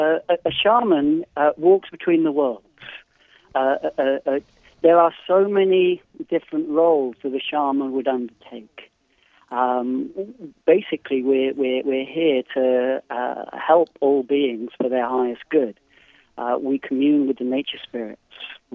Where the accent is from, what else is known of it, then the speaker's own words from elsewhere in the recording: England, United Kingdom; I grew up in England